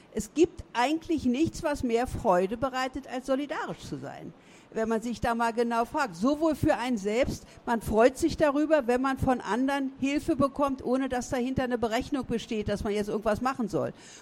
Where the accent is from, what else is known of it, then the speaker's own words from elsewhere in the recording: Berlin, Germany; ich bin ja in West-Berlin aufgewachsen